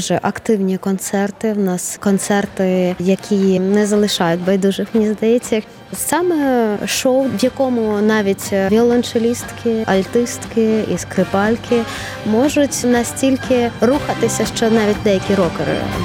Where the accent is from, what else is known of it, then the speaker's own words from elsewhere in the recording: Vinnytsia Oblast, Ukraine; я з Вінницької області